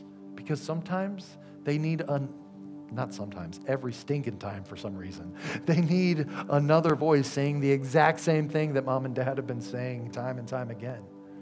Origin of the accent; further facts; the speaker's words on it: Texas, United States; I always liked that one, just growing up in Texas, riding horses